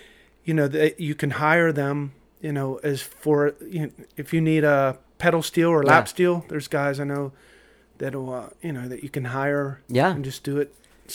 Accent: Pittsburgh, Pennsylvania, United States; also born or lived in New York; Yeah, we have family. Yeah, I grew up there. Mm-hmm. Pittsburgh, moved to New York for a little bit

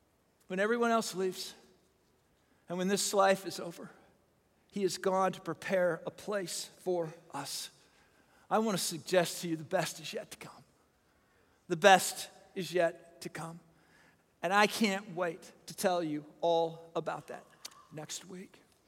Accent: Du Quoin, Illinois, United States; And I was from DuQuoin, so it was a spring track meet.

